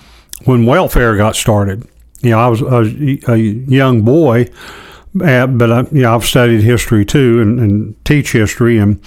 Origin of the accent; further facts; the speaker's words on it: Appalachia, United States; I live here. I grew up in Appalachia.